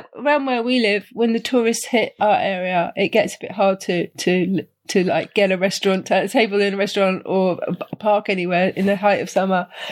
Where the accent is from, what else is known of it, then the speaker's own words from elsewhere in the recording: United Kingdom; moved away; What with us being British passport holders.